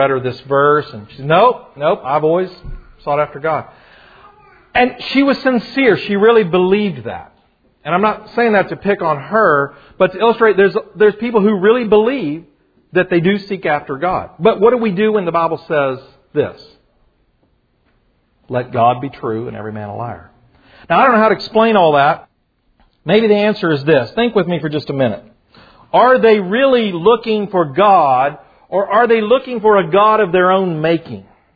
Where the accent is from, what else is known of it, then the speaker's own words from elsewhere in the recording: United States; But as an American, sometimes doesn't that just grate at our culture, you know?